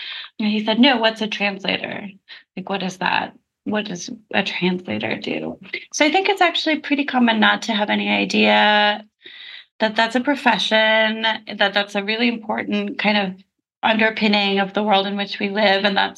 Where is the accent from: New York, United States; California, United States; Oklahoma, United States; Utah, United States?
Oklahoma, United States; Tulsa; I grew up monolingual in Tulsa, Oklahoma